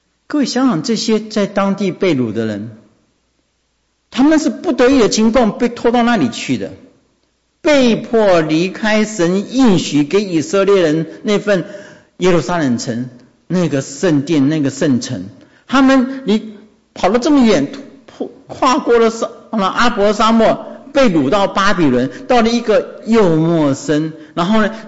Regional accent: Taiwan; 我小时候在一个像是眷村的地方生活，在那里长大，

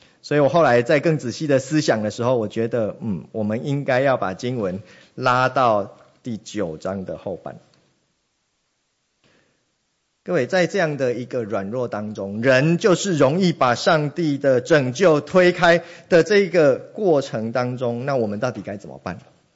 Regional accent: Taiwan; accent: Taiwanese; 各位你知道台湾人讲话跟某一些地区的人讲话其实不太一样的，我们恩恩不分，对不对？

